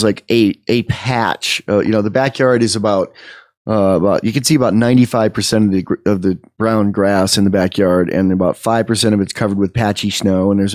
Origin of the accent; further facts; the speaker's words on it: New York, United States; I grew up in New York, but I grew up as far from Manhattan as you can be in New York